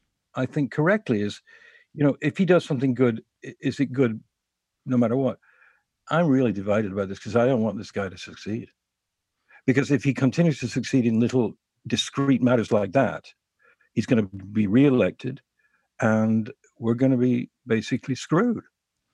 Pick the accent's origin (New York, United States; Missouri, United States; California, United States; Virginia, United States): New York, United States; I'm a New Yorker. I know about Donald Trump.